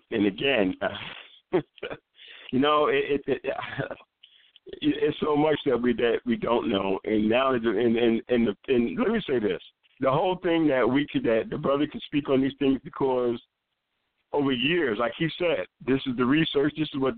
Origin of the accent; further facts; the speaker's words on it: New York, United States; I know I'm originally from New York.